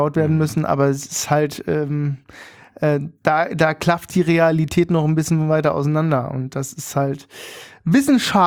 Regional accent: Berlin, Germany; wir sind Berliner

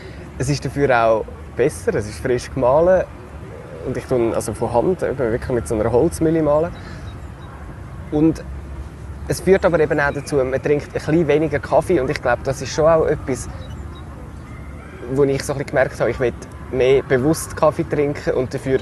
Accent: Switzerland; wieso gehe ich als Schweizer jetzt eine Reportage machen über den Urkaffee

